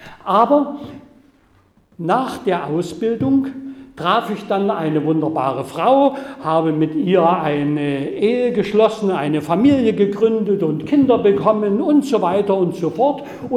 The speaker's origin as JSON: {"language": "German", "region": "Saxony", "country": "Germany", "tie": "born or raised there", "said": "Ich bin Sachse, genauer gesagt Oberlausitzer, in der Nähe von Herrnhut geboren und lebe seitdem, wie Sie sehen, ein langes Leben schon in Sachsen"}